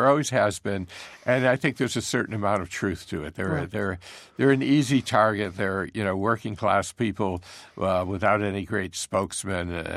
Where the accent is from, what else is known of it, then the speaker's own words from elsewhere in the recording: New England, United States; I grew up on the Connecticut River. I had no idea there used to be salmon there.